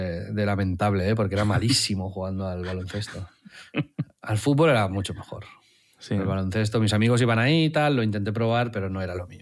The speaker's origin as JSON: {"language": "Spanish", "town": "Tiana", "region": "Catalonia", "country": "Spain", "tie": "born or raised there", "said": "Es que yo, como me crié en Tiana... Uh-huh. Badalona está más cerca y era muy fácil ir al estadio"}